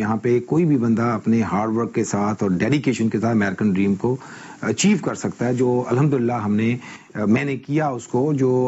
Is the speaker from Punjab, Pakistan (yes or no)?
yes; Lahore, Punjab, Pakistan; moved away as an adult; now in United States; میرا تعلق اوریجنلی لاہور سے ہے اور میں وہاں پنجاب یونیورسٹی سے گریجویشن کے بعد میں یہاں پہ 89 کے اندر امریکہ میں آیا